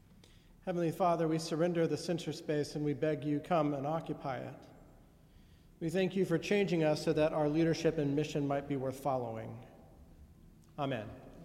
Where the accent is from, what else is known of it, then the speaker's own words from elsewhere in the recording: United States; I find that this is a nice corrective for me as an American